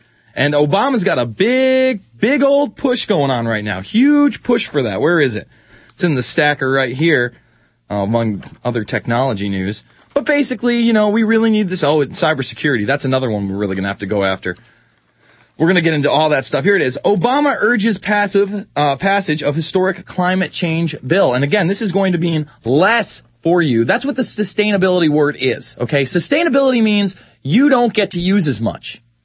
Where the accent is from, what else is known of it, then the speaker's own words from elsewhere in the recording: New York, United States; A lot of people out in Albany, New York, very close to my hometown, very close to my heart indeed.